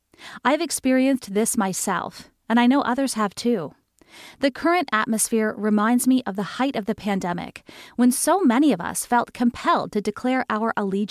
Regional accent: Morocco; moved away as an adult; now in Canada; When I immigrated from Morocco roughly 20 years ago, I studied at Montreal's Concordia University and made friends of different ethnicities and faiths.

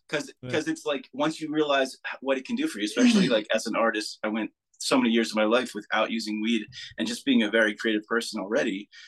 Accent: New Jersey, United States; we're from Jersey.

